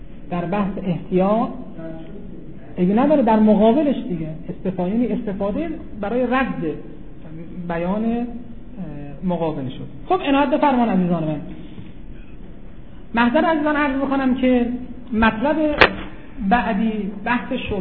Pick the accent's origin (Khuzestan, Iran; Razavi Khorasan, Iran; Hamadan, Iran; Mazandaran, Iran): Razavi Khorasan, Iran; Mashhad; مثلا الان خب مثلا ما اهل مشهدیم